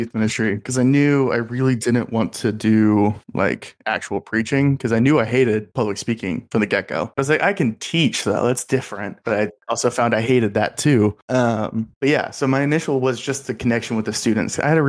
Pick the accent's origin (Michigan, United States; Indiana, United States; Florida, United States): Indiana, United States; But growing up in Indiana through high school, and then I went to public school